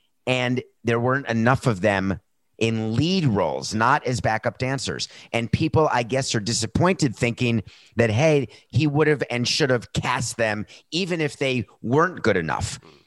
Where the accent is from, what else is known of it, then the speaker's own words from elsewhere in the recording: Manhattan, New York, United States; And I grew up in a totally different Manhattan where when I saw a fire hydrant that was open, I was told, hey, don't go near that because there's going to be flooding.